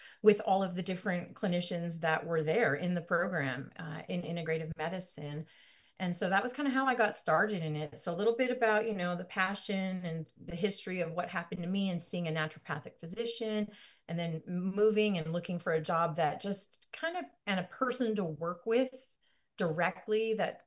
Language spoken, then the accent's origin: English; Hawaii, United States; So I grew up in Hawaii, which is very part of who I am.